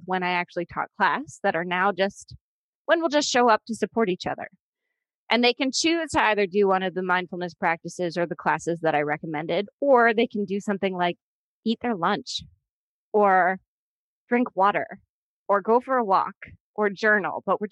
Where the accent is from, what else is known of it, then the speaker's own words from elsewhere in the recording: Canada; I'm Canadian, right?